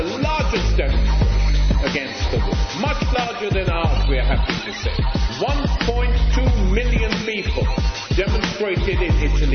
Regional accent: United Kingdom; when people find out I'm from Britain

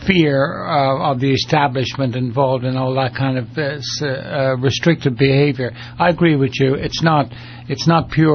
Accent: Ireland; You know, I'm from Ireland. I've seen it in Ireland, in Northern Ireland.

